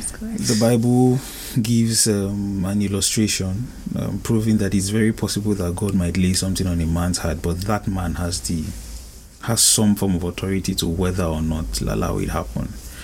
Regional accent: Benue, Nigeria; now in Moscow, Russia; I am a Nigerian from Benue State. I'm Thief by tribe.

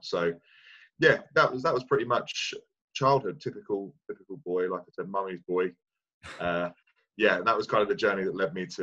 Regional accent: Milton Keynes, South East England, United Kingdom; Milton Keynes I'm from.

